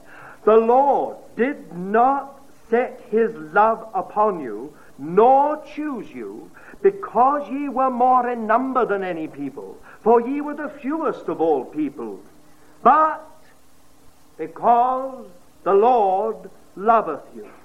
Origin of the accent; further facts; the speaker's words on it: United Kingdom; I try not to be rude because I was brought up in Britain